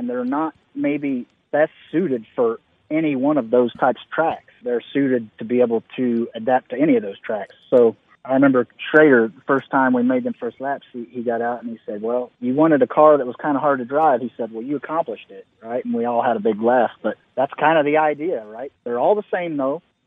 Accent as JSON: {"language": "English", "region": "Indiana", "country": "United States", "tie": "born or raised there", "said": "growing up in Indiana, right"}